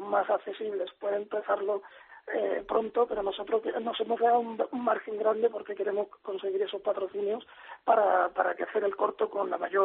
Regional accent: Cádiz, Andalusia, Spain; todas las ayudas tienen mucho que ver sentimentalmente conmigo, que soy de Cádiz, ¿no?

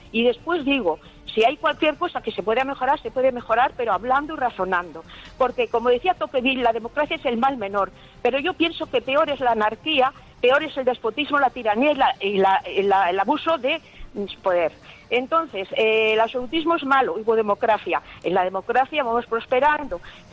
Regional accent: Bilbao, Basque Country, Spain; escritora de Bilbao.

